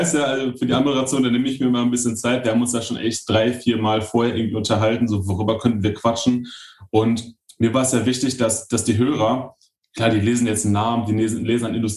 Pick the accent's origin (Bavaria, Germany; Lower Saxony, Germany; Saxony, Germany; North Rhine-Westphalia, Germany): North Rhine-Westphalia, Germany; ist sein berufliches Reisegebiet meine alte Heimat, das Ruhrgebiet